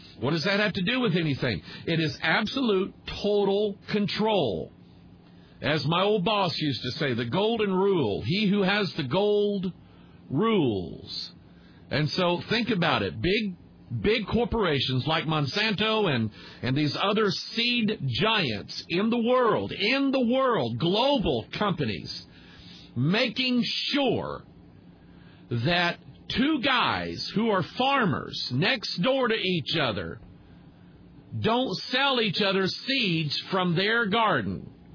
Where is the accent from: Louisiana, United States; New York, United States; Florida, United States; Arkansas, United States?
Arkansas, United States; Pine Bluff; born there; I tend to identify myself with the South. I was born in Pine Bluff, Arkansas.